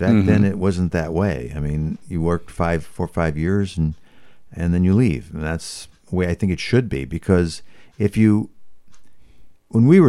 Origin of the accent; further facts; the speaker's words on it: Chicago, Illinois, United States; I thought I'm from Chicago. I thought I could make a living in Chicago.